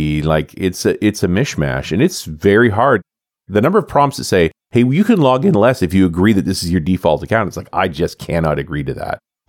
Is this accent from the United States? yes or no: no; Canada; Being a Canadian